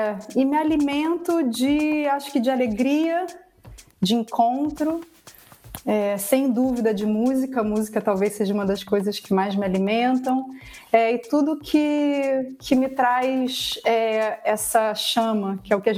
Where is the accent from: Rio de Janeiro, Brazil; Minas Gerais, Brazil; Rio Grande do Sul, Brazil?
Rio de Janeiro, Brazil; eu sou uma mulher brasileira, nascida e criada no Rio de Janeiro, tenho dois filhos, Branca e Fênix.